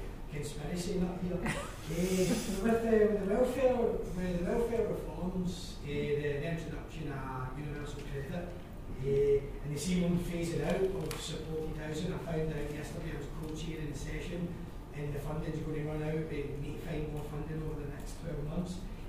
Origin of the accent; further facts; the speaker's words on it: Scotland, United Kingdom; I am Scottish, as you can hear. And in Scotland, I keep a two-bedroom front and back door house